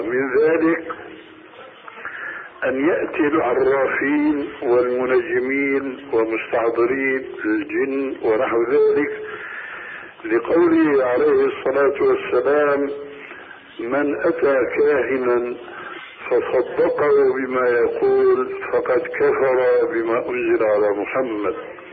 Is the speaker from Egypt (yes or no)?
no; Syria